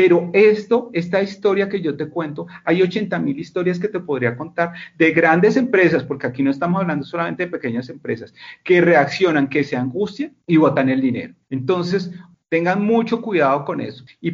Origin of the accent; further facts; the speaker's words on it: Colombia; si somos colombianos y latinos que amamos la Navidad